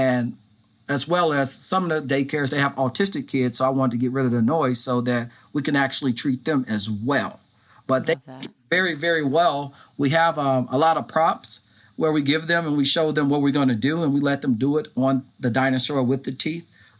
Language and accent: English; Inglewood, California, United States; I started off in public health dentistry because I grew up in Inglewood, and my dad, he was a staple in Inglewood.